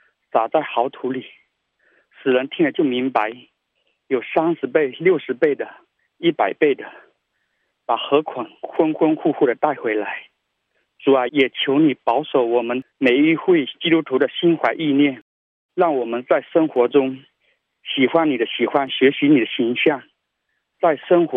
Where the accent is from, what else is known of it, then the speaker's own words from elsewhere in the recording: Zhejiang, China; 我是浙江的